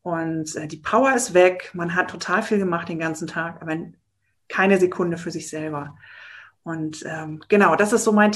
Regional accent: Baltic coast, Germany; now in Berlin, Germany; ich bin eigentlich ein Kind der Küste von der Ostsee oben und wohne schon sehr lange in Berlin und werde das aber auch demnächst ändern.

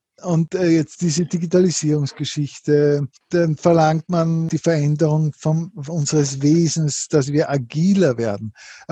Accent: Linz, Upper Austria, Austria; ich komme aus Linz, in Oberösterreich

